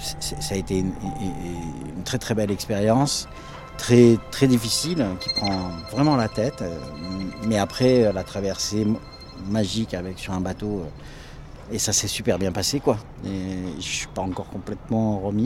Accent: Marseille, Provence-Alpes-Côte d'Azur, France; also born or lived in Paris; j'ai 57 ans maintenant. Je suis né à Marseille, donc en 61, forcément. J'ai toujours vécu ici, un petit peu à Paris, mais j'ai toujours vécu ici.

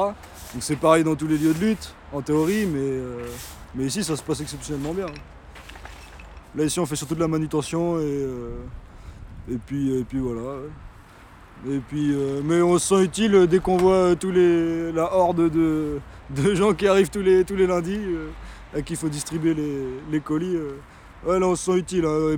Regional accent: Tours, Centre-Val de Loire, France; je suis de Tours.

